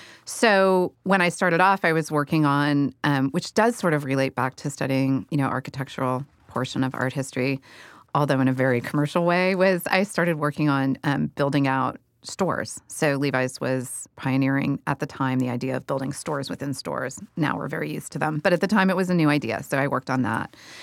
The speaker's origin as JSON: {"language": "English", "region": "California", "country": "United States", "tie": "born or raised there", "said": "I grew up in the Bay Area"}